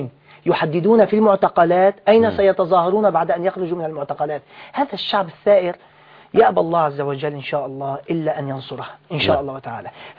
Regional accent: Aleppo, Aleppo Governorate, Syria; أنا ابن مدينة حلب. أنا عملت في حلب.

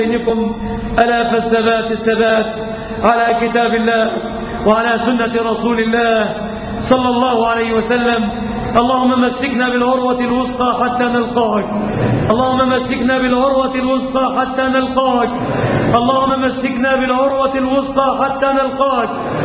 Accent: Egypt; بلادنا مصر

